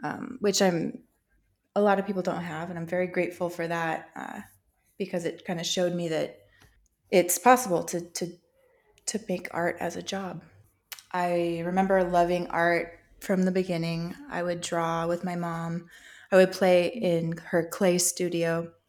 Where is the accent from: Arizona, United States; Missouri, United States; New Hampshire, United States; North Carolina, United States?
Arizona, United States; Show Low; I grew up in Sholo, Arizona, actually outside of town. So it was a really country rural setting.